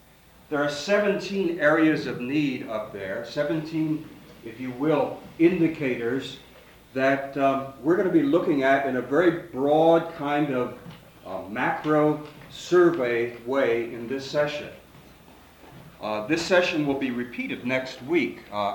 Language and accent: English; Washington, District of Columbia, United States; I'm from Washington, D.C.